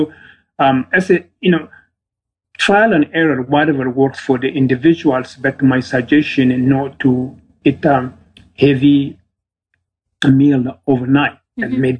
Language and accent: English; Ethiopia; English is a second language; Growing up in Ethiopia, I was running a barefoot.